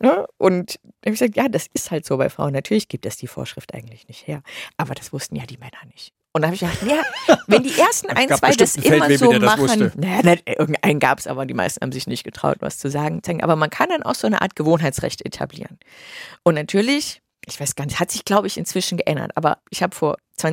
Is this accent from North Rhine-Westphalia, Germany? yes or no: no; Bavaria, Germany; ich bin in Bayern aufgewachsen. Ich lebe jetzt auch wieder in Bayern.